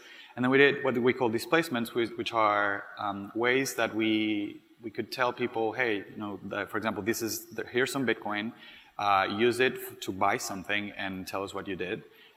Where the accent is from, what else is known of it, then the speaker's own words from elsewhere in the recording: Venezuela; this year, we focused on my home country, Venezuela.